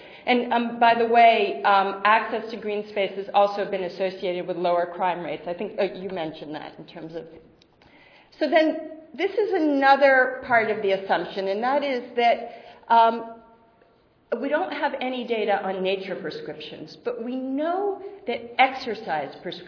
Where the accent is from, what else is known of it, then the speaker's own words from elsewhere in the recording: Berkeley, California, United States; This is my hometown of Berkeley, California.